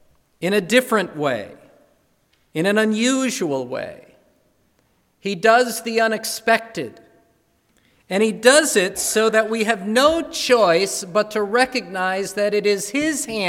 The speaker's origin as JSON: {"language": "English", "region": "Wisconsin", "country": "United States", "tie": "born or raised there", "said": "I grew up in Wisconsin and decided to come to Iowa to go to a small liberal arts college."}